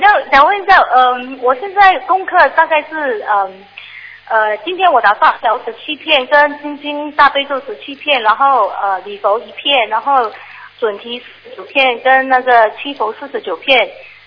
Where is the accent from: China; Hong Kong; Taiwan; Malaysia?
Malaysia; 我是马来西亚的同修